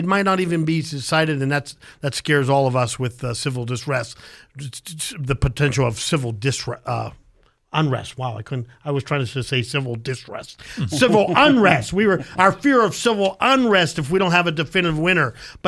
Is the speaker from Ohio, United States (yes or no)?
no; Pennsylvania, United States; We're from Pennsylvania. We're from the Keystone State.